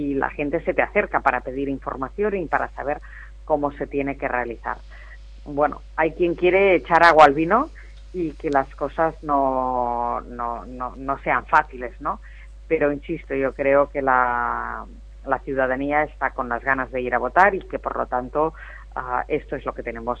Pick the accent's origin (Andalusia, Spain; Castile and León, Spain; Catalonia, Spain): Catalonia, Spain; L'Hospitalet de Llobregat; yo soy del Hospitalet de Llobregat, una ciudad muy cercana a Barcelona